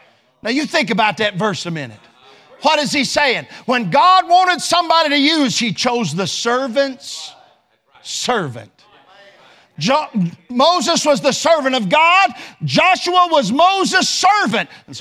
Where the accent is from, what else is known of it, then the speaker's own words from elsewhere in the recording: England, United Kingdom; but I'm English, so I'm not going to mess with all that.